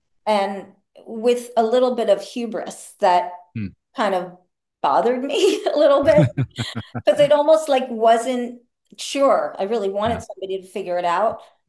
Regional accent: New York, United States; now in San Francisco, United States; Okay, so I'm from New York originally. I now live in San Francisco.

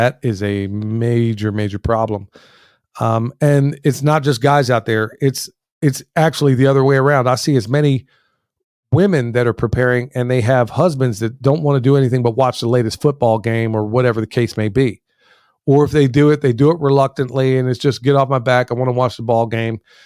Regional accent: Pennsylvania, United States; I grew up in Pennsylvania, not far from Coatesville. That's where I'm originally from, y'all.

